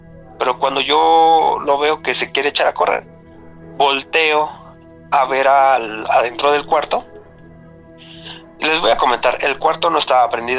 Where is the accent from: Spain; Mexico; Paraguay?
Mexico; Naucalpan, State of Mexico; Y le digo, no, pues yo soy de Naucalpan.